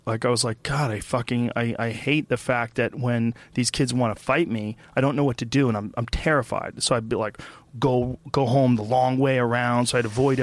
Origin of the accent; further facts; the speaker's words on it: New Jersey, United States; born there; moved away; No, I was born in New Jersey.